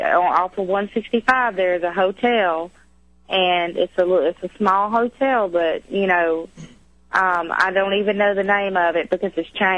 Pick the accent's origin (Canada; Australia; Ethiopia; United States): United States; Louisiana; I'm originally from LaSalle Parish, which is north from here, north from Alexandria.